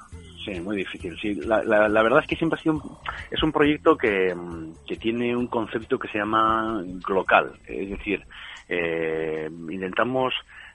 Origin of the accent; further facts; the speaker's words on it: Getxo, Basque Country, Spain; nosotros somos de Guecho concretamente, la mayoría del equipo somos de Algorta.